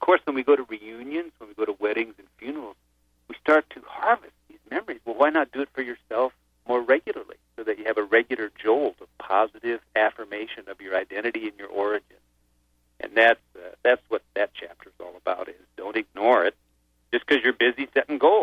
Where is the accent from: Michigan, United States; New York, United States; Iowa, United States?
Iowa, United States; So I have great stories of growing up in Iowa